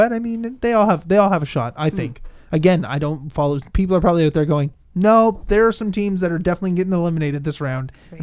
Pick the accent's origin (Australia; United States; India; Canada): Canada; And I'm Canadian. And I'm getting booed all across Canada right now.